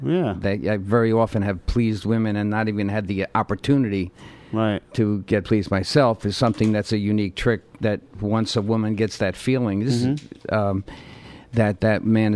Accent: Queens, New York, United States; When I was in Queens. I'm from Queens, too.

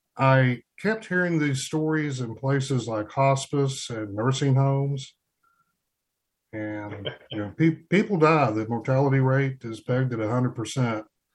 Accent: North Carolina, United States; Growing up in Hayward County, I'm sure you're aware of the connection mountain folks have with their gardens.

